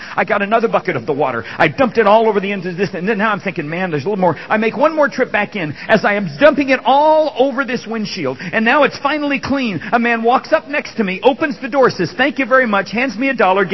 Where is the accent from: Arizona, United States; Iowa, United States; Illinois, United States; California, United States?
California, United States; and I'm from California